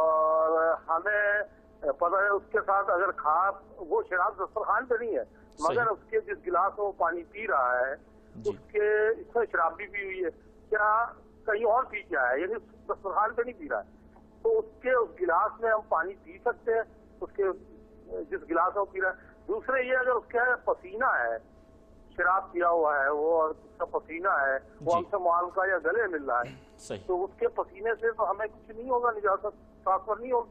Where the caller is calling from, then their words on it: Karachi, Sindh, Pakistan; کراچی پاکستان سے بات کر رہا ہوں.